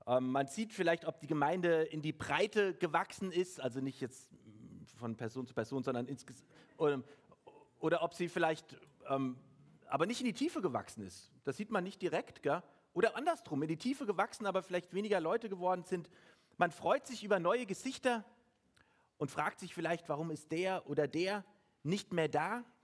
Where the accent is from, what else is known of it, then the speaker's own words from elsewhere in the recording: Frankfurt am Main, Hesse, Germany; now in Austria; Aber ich bin halt in Frankfurt am Main groß geworden, meine Eltern sind in Deutschland geblieben und ich bin nach Jahren wieder zurückgekommen und jetzt lebe ich hier